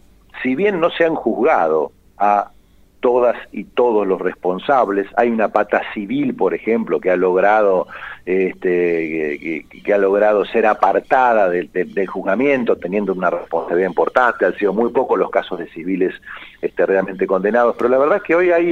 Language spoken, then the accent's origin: Spanish; Argentina